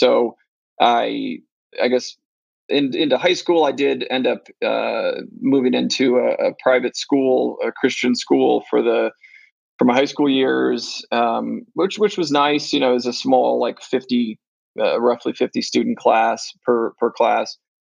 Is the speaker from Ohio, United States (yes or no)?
yes; Ohio, United States; so I was born and raised in Ohio. My family is fairly religious, Protestant, evangelical.